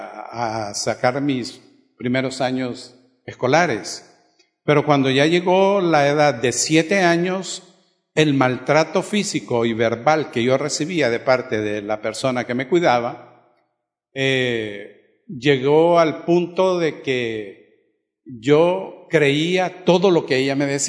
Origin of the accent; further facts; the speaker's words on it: Tegucigalpa, Francisco Morazán, Honduras; born there; Ok, yo nací en Tegucigalpa.